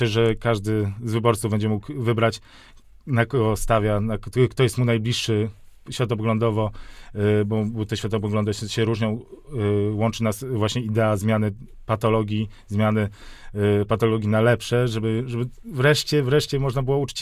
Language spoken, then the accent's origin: Polish; Warsaw, Masovian Voivodeship, Poland; Jestem warszawiakiem